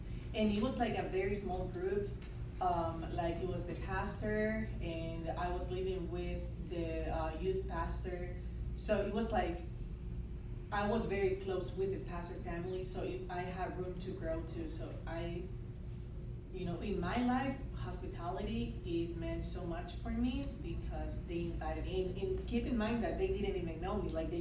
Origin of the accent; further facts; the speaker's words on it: Nicaragua; So, as I don't know if everyone knows, but I'm from Nicaragua